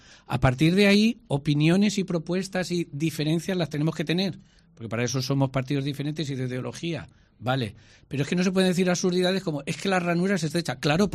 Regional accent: Alicante, Valencian Community, Spain; born there; Acudir a Alicante, que he estado este fin de semana, es mi tierra de nacimiento

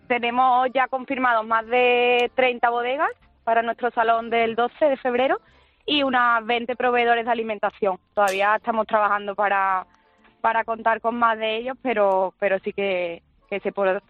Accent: Cazalla de la Sierra, Andalusia, Spain; Además, yo soy de Cazalla de la Sierra.

